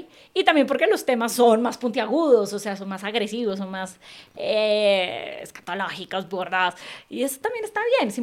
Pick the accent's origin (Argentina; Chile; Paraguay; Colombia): Colombia; Bogotá; En Bogotá es más frío. No sé si es porque yo soy de Bogotá, tal vez.